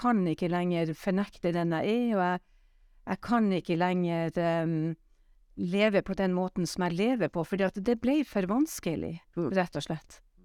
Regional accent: Narvik, Nordland, Norway; Jeg fikk en invitasjon til å komme i Misjonskirka hjemme i Narvik.

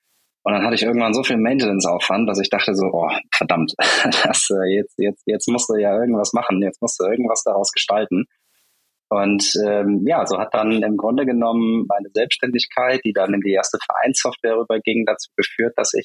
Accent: Rhineland, Germany; now in Hamburg, Germany; Im Kern bin ich eigentlich ein Rheinländer, aber ich habe mich mit vielen Stationen dazwischen dann irgendwann verloren hier in Hamburg

